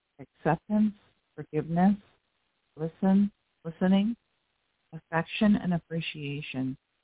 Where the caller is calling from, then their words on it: Florida, United States; I'm your host. I'm calling in from South Florida.